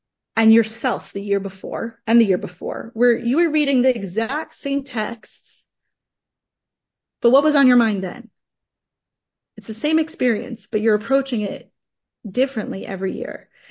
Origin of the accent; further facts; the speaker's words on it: New York, United States; My parents, when I first started doing this research, we're from New York, and in New York, there's just like all these like discount stores